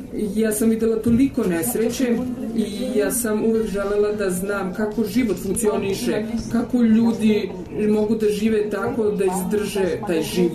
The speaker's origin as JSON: {"language": "Serbian", "country": "Romania", "second_language": "Serbian", "lives_now": "Serbia", "said": "Ja dolazim iz Rumunije, ja sam tamo doživela diktaturu"}